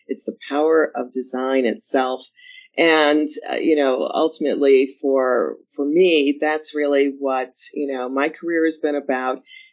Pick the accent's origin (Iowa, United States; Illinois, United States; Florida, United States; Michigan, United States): Illinois, United States; Chicago; I'm from Chicago originally, again, the cold spot, but also the sort of home of great architecture, right?